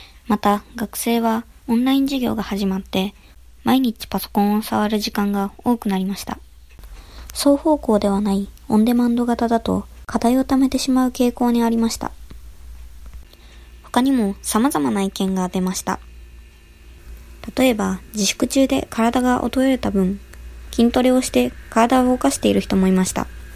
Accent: Nara, Japan; こちらの写真は私の実家である奈良の車道を撮ったものです。

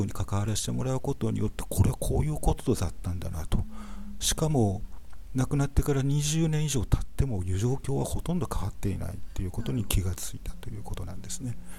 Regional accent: Osaka, Japan; 私自身は大阪出身で被災者ではないので、

